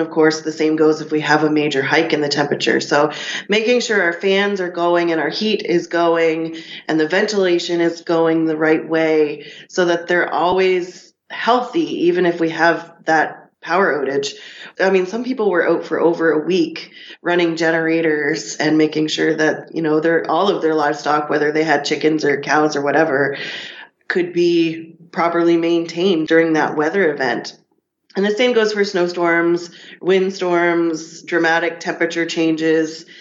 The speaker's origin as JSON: {"language": "English", "region": "Nova Scotia", "country": "Canada", "tie": "born or raised there", "said": "I'm from the Annapolis Valley, Nova Scotia. I grew up here, so I didn't go too far from where I grew up. I grew up on a beef farm"}